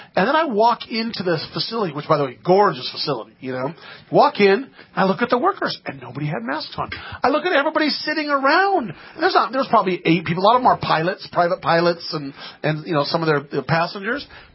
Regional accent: Penryn, California, United States; Again, I grew up in Penryn. Right? Look up Penryn.

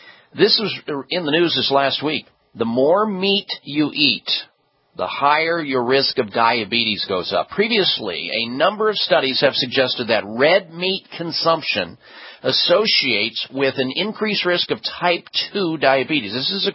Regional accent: Midwest, United States; Growing up in the Midwest, we ate meat 3 times a day.

